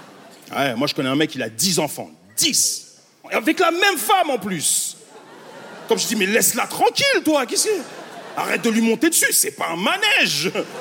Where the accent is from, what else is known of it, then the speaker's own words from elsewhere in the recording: Montreal, Quebec, Canada; Moi, je viens de Montréal.